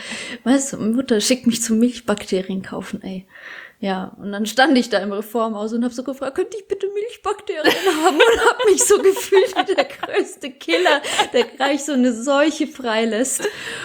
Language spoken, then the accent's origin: German; Bad Kissingen, Bavaria, Germany; weil es ist so tricky zu parken in Bad Kissingen, wo ich herkomme in der Stadt.